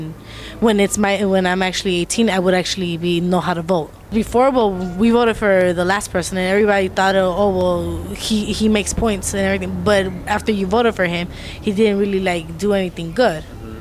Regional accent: Los Angeles, California, United States; I'm here from Los Angeles. I actually attend Jefferson High School. I'm actually 16.

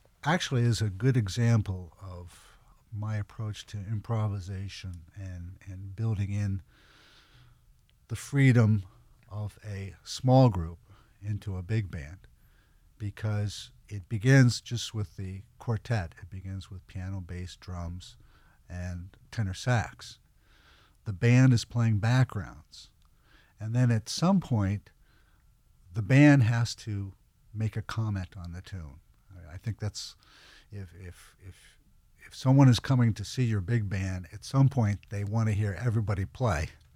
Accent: Pittsburgh, Pennsylvania, United States; now in Los Angeles, United States; You know, when I was growing up in Pittsburgh, I'd be listening

